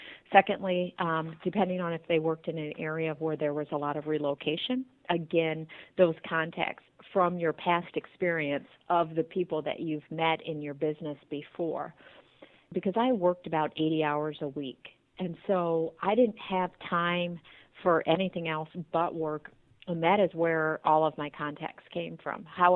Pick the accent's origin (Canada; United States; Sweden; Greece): United States; Tiffin, Ohio; now in Toledo, United States; So we're from Tiffin, Ohio originally, and I was pregnant with my daughter, and that brought us back to Toledo, Ohio, which was about 50 miles north of where we're from.